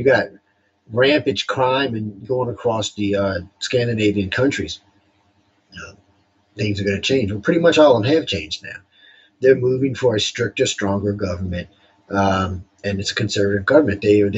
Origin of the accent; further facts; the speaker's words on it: United States; Yeah, I'm a mutt. There ain't even no doubt. But I'm an American.